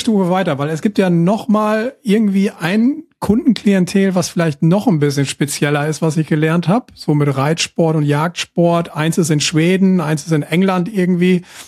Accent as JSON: {"language": "German", "region": "North Rhine-Westphalia", "country": "Germany", "tie": "born or raised there", "said": "ich komme gebürtig aus dem Münsterland"}